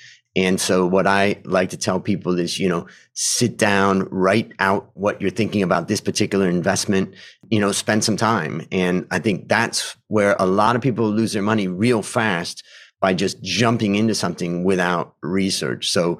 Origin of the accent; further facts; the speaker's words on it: Ohio, United States; also born or lived in California; now in Thailand; I grew up in Ohio and I moved to California. And when I graduated university, I went to work for Pepsi. And then after a few years of doing that, I moved to Thailand in 1992 to teach finance.